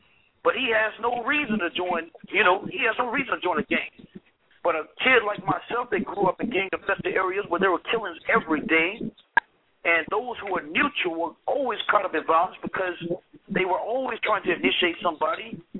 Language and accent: English; Mississippi, United States; also born or lived in Chicago, United States; I grew up in Mississippi, partially grew up in Chicago, half and half, shall I say.